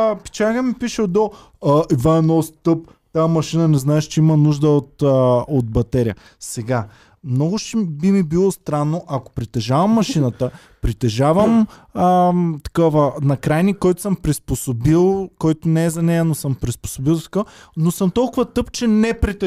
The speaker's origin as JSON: {"language": "Bulgarian", "town": "Stara Zagora", "region": "Stara Zagora Province", "country": "Bulgaria", "lives_now": "Sofia, Bulgaria", "said": "аз съм от Стара Загора"}